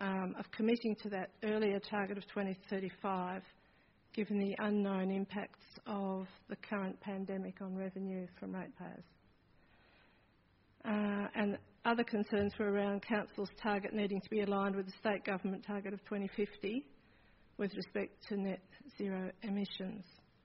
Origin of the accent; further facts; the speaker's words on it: Blackmans Bay, Tasmania, Australia; I'm from Blackmans Bay.